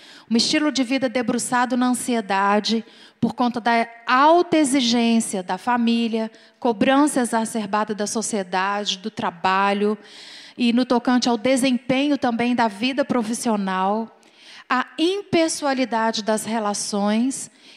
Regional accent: Minas Gerais, Brazil; eu vivo numa igreja completamente diferente da que nós fomos criados lá em Minas Gerais.

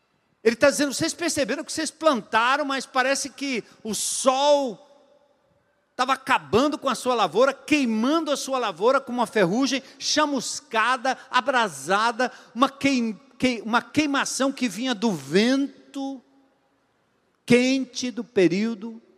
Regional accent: São Paulo, Brazil; Eu sou nascido e criado em São Paulo.

